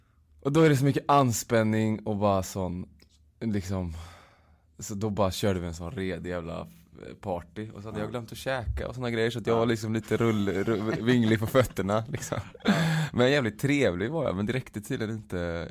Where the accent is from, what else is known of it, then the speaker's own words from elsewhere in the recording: Uddevalla, Västra Götaland County, Sweden; anledningen till att jag åkte så sent igår var för att jag var hemma i Uddevalla i lördags då.